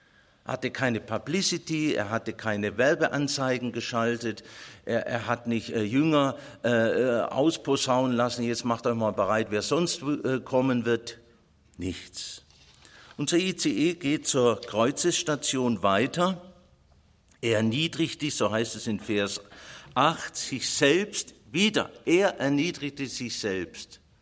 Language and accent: German; Baden-Württemberg, Germany; Ich sehe das natürlich als Schwabe ganz anders.